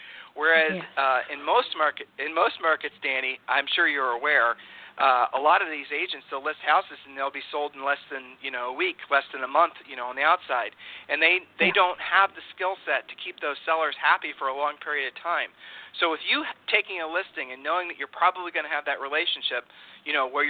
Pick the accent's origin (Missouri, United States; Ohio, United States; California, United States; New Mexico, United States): Ohio, United States; now in Texas, United States; I'm a transplant from Ohio to Texas.